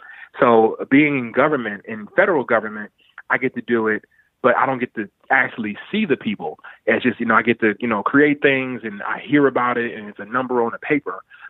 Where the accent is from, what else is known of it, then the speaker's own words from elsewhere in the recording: San Bernardino, California, United States; I'm from San Bernardino, California, right? And a lot of people don't know where that is. For those that's listening, it's east of Los Angeles.